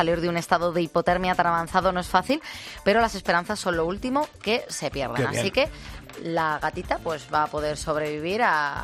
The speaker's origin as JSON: {"language": "Spanish", "town": "Zaragoza", "region": "Aragon", "country": "Spain", "said": "Soy de Zaragoza, en Aragón"}